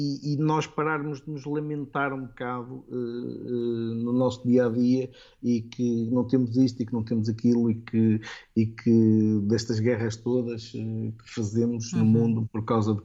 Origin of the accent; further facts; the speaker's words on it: Portugal; now in Angola; eu recordo no primeiro dia que saí de Portugal, uma das coisas que eu disse à minha mãe foi